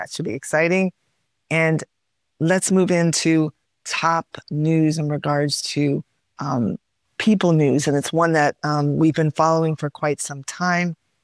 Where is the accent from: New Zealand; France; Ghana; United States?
United States; Broward County, Florida; here in my hometown of Broward County.